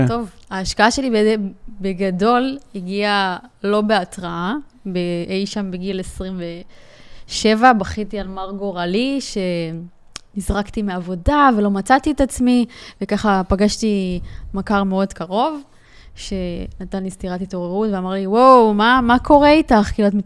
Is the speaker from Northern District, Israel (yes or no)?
yes; Northern District, Israel; זה מה שגרם לי להגר למרכז, אני במקור מהצפון